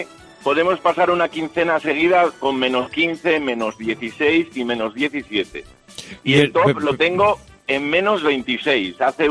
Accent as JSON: {"language": "Spanish", "town": "Villamanín", "region": "Castile and León", "country": "Spain", "tie": "born or raised there", "said": "es en mi pueblo, que es Villamanín, en el norte de la provincia de León, antes de llegar a Pajares."}